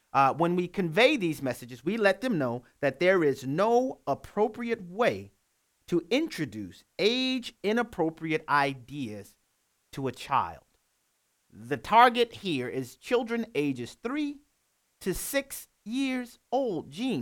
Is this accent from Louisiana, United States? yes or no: yes; New Orleans, Louisiana, United States; even in New Orleans, my hometown, unfortunately.